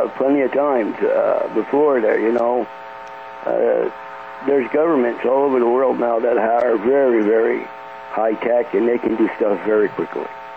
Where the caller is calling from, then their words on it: Quebec, Canada; again from Quebec.